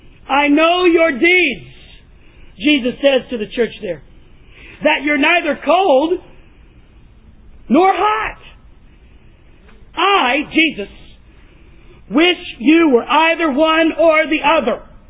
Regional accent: Texas, United States; moved away; I grew up in the South. Texas. You order tea, you're getting iced tea, baby.

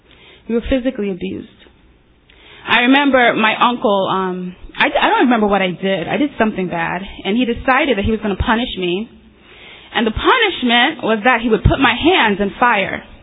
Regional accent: New York, United States; English is a second language; also born or lived in abroad; old in 1979 when I came, so there is no accent. You will not detect anything. You know, I remember growing up in New York, my mother would say to me, she discouraged us from having an accent.

